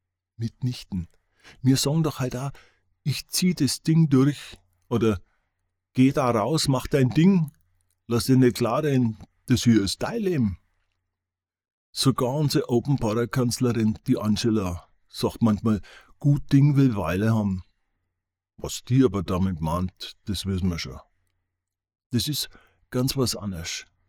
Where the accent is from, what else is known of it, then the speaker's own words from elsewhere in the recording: Bavaria, Germany; accent: Franconian; Ich hab's ja schon eingangs gesagt, dass unser fränkischer Dialekt da schon ganz fein unterscheidet